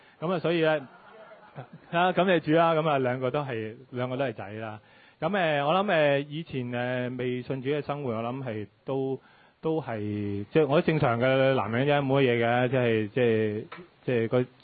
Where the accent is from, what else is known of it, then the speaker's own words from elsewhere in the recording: China; 我哋中國人尤其是我老豆啦